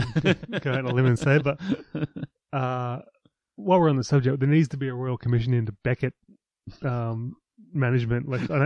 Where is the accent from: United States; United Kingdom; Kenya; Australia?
Australia; Newcastle, New South Wales; I come from Newcastle, working class school.